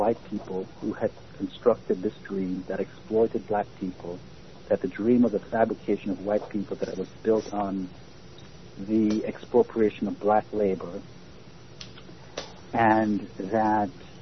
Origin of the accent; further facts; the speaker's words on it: Jamaica; moved away as an adult; now in United States; Well, I was born and raised in Jamaica and came from a middle-class family, a class of politicians and intellectuals, and I came here at the age of 20